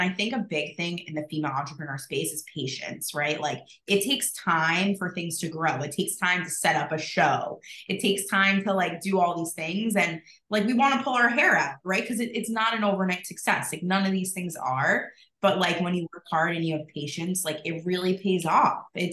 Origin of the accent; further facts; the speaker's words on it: New York, United States; moved away as an adult; now in Boston, United States; I'm a New Yorker and I moved to Boston almost 10 years ago